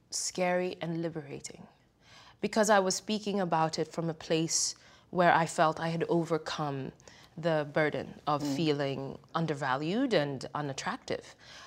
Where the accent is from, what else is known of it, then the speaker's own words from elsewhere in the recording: Kenya; growing up in Kenya and being educated in many ways, the Euro way. I went to Kenyan system school for the first 6 years of my life, but then I went to a British system school